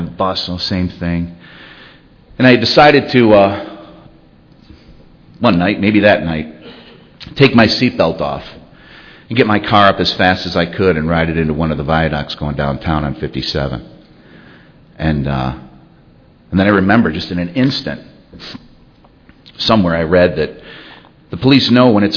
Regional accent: Chicago, Illinois, United States; I grew up in Chicago. My dad was, and still to this day, is absolutely my hero.

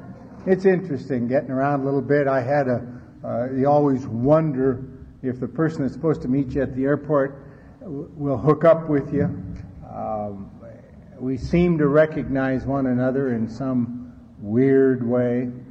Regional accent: Denver, Colorado, United States; born there; I was born in Denver

